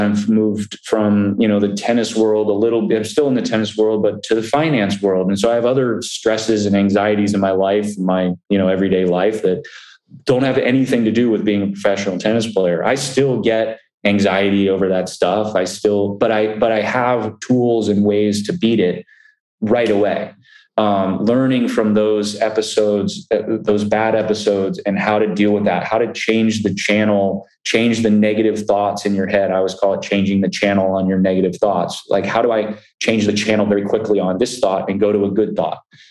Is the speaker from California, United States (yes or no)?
no; Vero Beach, Florida, United States; And that's in Indian River County, which is where I grew up in Vero Beach, Florida.